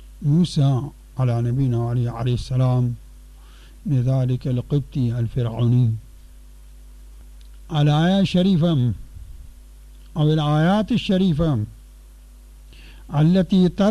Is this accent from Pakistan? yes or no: yes; Pakistan; Arabic is a second language; مثل ما عندنا في باكستان